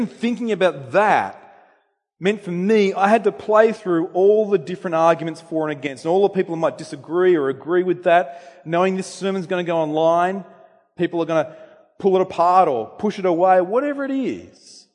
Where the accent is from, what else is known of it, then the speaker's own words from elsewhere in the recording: Australia; G'day, I'm from Australia.